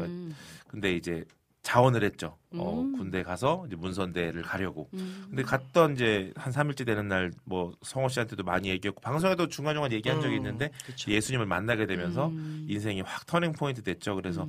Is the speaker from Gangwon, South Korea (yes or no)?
no; Daejeon, South Korea; now in Seoul, South Korea; 그래서 가난한 마음으로 대전에서 이제 서울로 무작정 상경해서 길거리에서 노방전도 하고